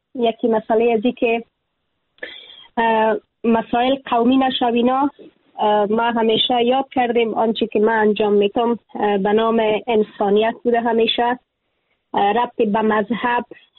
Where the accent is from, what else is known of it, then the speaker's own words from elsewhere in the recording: Afghanistan; moved away as an adult; اگر امروز از افغانستانم بیرون شدم در تبعید به سر می برم،